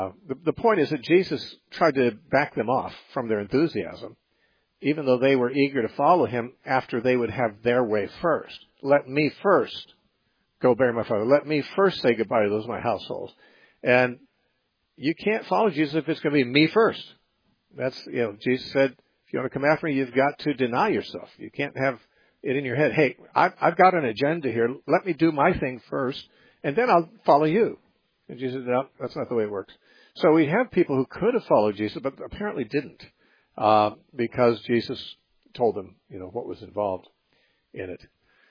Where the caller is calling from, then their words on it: Vancouver, British Columbia, Canada; from Vancouver, B.C.